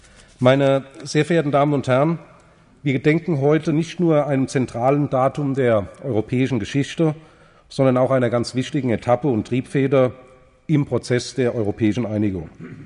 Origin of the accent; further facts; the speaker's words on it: Frankfurt, Hesse, Germany; Ich bin zwar in Frankfurt-Sachsenhausen geboren und aufgewachsen, aber ich habe nur zwei Semester